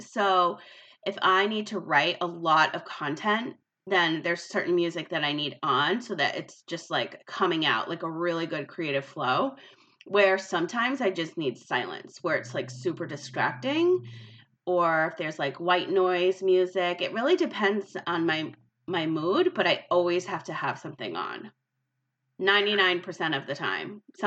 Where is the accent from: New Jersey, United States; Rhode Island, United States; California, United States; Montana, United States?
Rhode Island, United States; I mean, I grew up in Rhode Island, so I used to have that Dunkin' Donuts in the snow anyway.